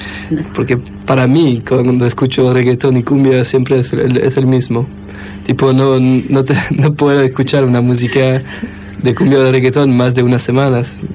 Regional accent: Belgium; Spanish is a second language; allá en mi país hablamos tres idiomas y el país está separado en tres partes y cada parte tiene su gobierno.

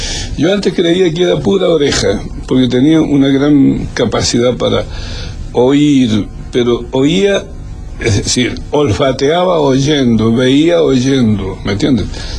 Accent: Lebu, Biobío, Chile; cuando estaba tronando y relampagueando encima de mi casa pobre allá de mi tierra de Lebu

